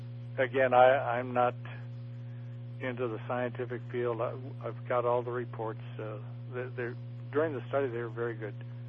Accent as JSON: {"language": "English", "town": "Chicago", "region": "Illinois", "country": "United States", "tie": "born or raised there", "said": "Something I didn't have from growing up in Chicago."}